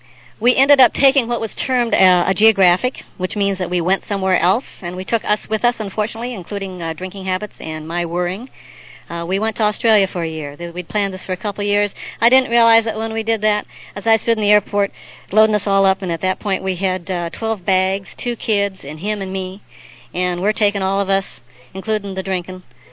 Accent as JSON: {"language": "English", "town": "Los Angeles", "region": "California", "country": "United States", "said": "I come from Los Angeles, the sort of the western part"}